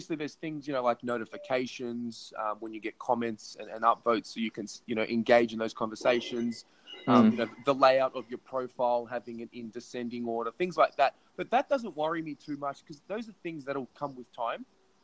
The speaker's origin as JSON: {"language": "English", "country": "Australia", "said": "Obviously, I come from Australia"}